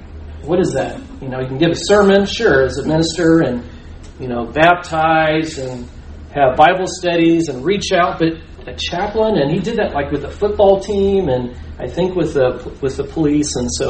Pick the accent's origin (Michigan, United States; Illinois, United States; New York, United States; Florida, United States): Florida, United States; Melbourne; I grew up in Florida at the Melbourne Church of Christ.